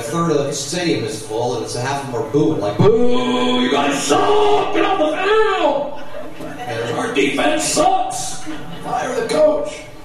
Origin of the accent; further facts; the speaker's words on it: Atlanta, Georgia, United States; Yeah, I'm from Atlanta. We got kind of the same thing.